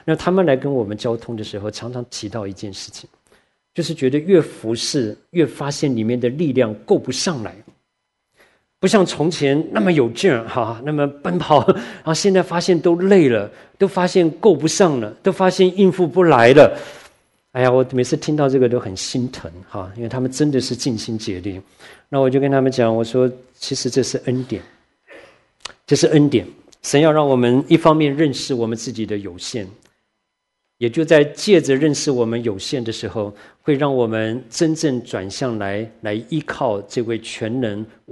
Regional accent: Taiwan; 我在台湾从小长大，就是在一个很严谨的要求的里面

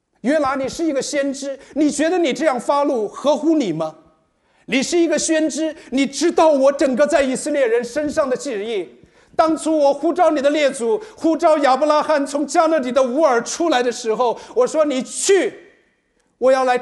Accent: Melbourne, Victoria, Australia; 我来自墨尔本，我们在澳洲的时候，夏天常常会经历到

